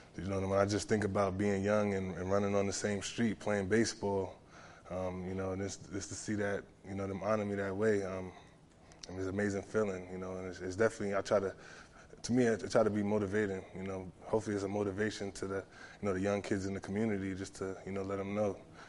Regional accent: Uniondale, New York, United States; Back in my hometown. Right after we won the Super Bowl, they honored me with, the main street in my town, Uniondale Ave.

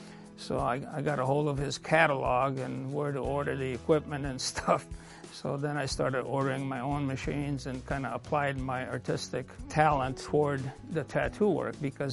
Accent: Poland; now in United States; I came from Poland. We immigrated in 1963, 2 days after JFK assassination, actually.

